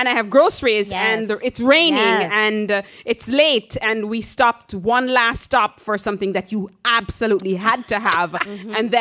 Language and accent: English; Jamaica; I grew up in Jamaica. Chinese, Jamaican man.